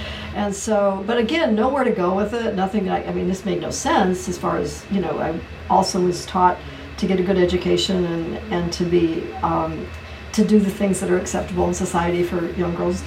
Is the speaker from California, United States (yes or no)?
no; Willoughby, Ohio, United States; But I grew up in Ohio, in northeast part of Ohio, Willoughby, Ohio, which is not well known, but east side of Cleveland.